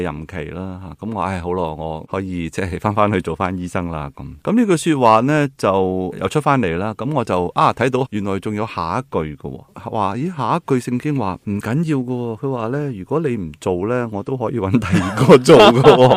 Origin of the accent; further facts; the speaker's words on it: Hong Kong; 其实我系一个香港人，即係我生活喺呢个地方，我喺呢度长大，喺呢度一路服务咁样。